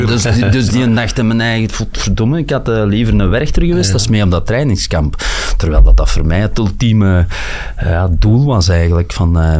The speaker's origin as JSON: {"language": "Dutch", "region": "Flanders", "country": "Belgium", "said": "want ik ben dan van Limburg, van de Kempen."}